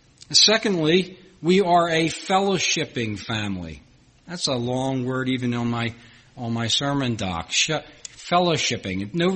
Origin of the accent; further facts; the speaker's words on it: Philadelphia, Pennsylvania, United States; Even though I was from Philadelphia and Pittsburgh was on the other side of Pennsylvania